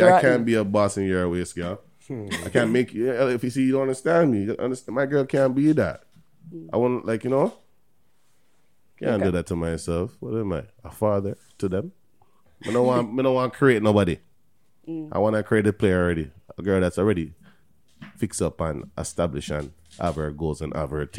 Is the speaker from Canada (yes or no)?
yes; Toronto, Ontario, Canada; born there; I'm a Canadian. … I was born in Canada, Toronto. My dad is Ghanaian.